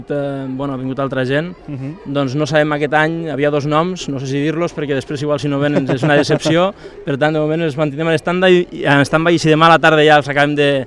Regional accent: Móra la Nova, Catalonia, Spain; La gent que som de Móra la Nova i que tota la vida hem viscut aquí

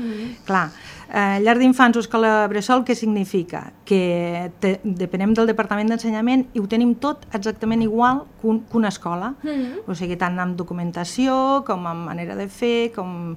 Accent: Capçanes, Catalonia, Spain; jo sóc de Capçanes i llavors allà havíem d'anar a Falset i no hi havia els estudis d'educació infantil i s'havia d'anar a Reus

